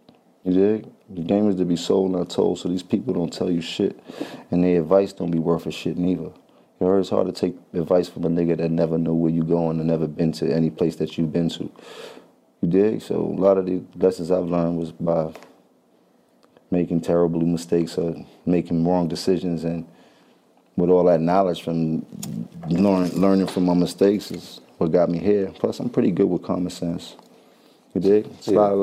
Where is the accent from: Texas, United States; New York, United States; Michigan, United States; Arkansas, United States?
New York, United States; because I'm not from the middle of the country. I'm from New York.